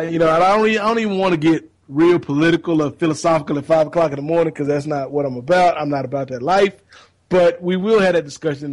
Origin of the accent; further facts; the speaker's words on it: Virginia, United States; also born or lived in Atlanta, Georgia; I was born in Atlanta, lived in Virginia most of my life